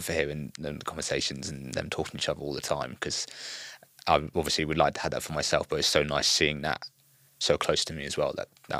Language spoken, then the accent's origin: English; United Kingdom; that's kind of where we as British people explain where they are.